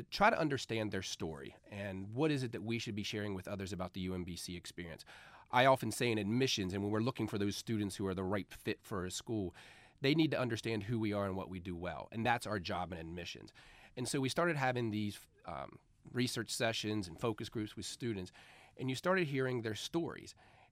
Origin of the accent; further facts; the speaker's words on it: Maryland, United States; I'm from Garrett County, where your name is your most important thing. You grow up in that area with a strong sense of values and a work ethic.